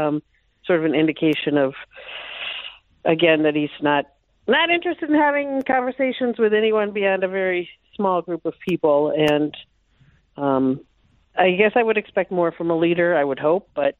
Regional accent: Bloomington, Minnesota, United States

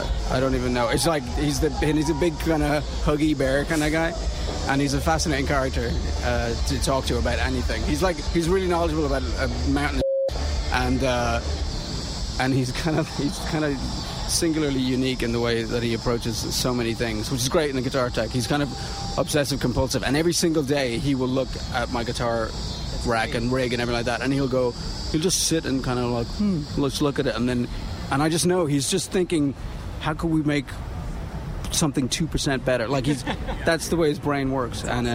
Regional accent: Ireland; I grew up in Ireland, and back then it was like

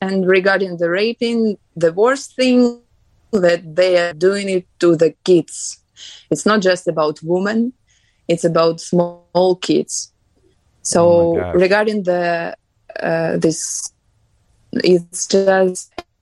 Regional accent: Mykolaiv, Mykolaiv Oblast, Ukraine; English is a second language; my family and me, we are from Mykolaiv. It's the city on the south of Ukraine

